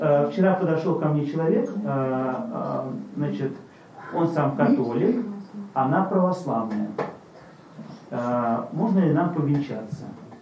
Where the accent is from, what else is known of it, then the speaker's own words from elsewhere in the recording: Latvia; я сам из Латвии